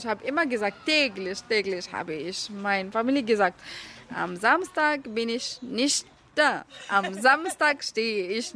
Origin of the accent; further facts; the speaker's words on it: Aleppo, Aleppo Governorate, Syria; German is a second language; now in Germany; Ich komme aus Aleppo.